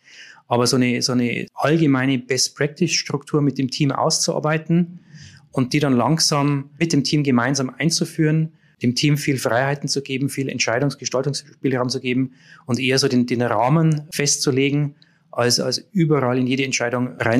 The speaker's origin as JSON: {"language": "German", "region": "Bavaria", "country": "Germany", "said": "Die meinen wahrscheinlich, ich bin Österreicher, weil ich aus Bayern komme."}